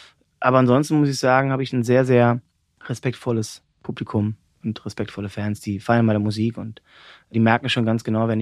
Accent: Cottbus, Brandenburg, Germany; Cottbus. Meine Heimat, na klar.

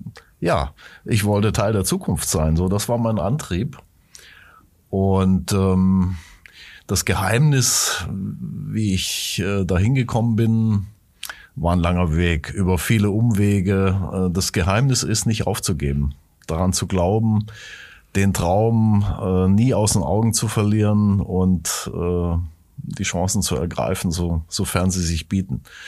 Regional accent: Baden-Württemberg, Germany; born there; ich bin im Schwarzwald geboren

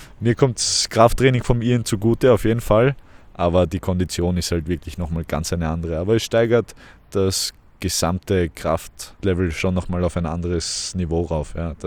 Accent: Tyrol, Austria; Wir sind eigentlich Tiroler. Ich bin nur so halb dort aufgewachsen.

